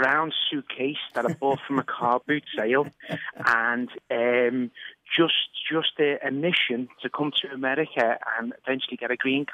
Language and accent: English; Liverpool, North West England, United Kingdom; I'm from Liverpool.